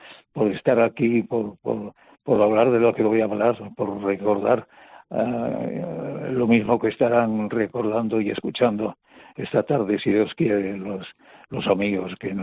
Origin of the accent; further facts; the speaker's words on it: Castile and León, Spain; y por el carbón de Asturias que pasaba por mi tierra, por el Bierzo